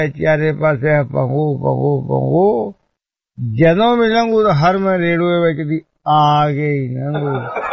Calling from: Winnipeg, Manitoba, Canada; ਤੇ ਮੈਂ ਕੈਨੇਡਾ ਦੇ ਵਿਨੀਪੈਗ ਤੋਂ ਹਾਂ

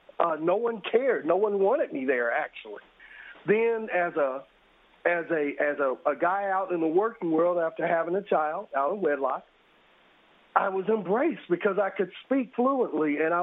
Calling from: Indianapolis, Indiana, United States; Naptown is Naptown. You know how it is. Wait 5 minutes, the weather change. Everything is, we the slow town. That's why they call us Naptown.

